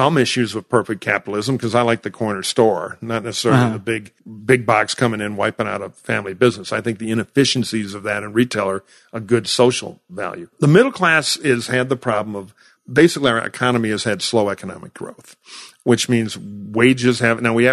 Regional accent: Detroit, Michigan, United States; And I'm from Detroit, Michigan, and I care about industrial jobs.

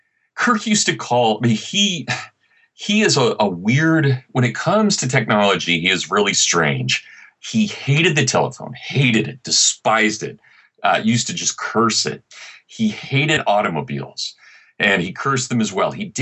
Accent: Kansas, United States; growing up in Kansas, Tom, I don't get this because I started driving when I was a farm kid and I got my driver's license.

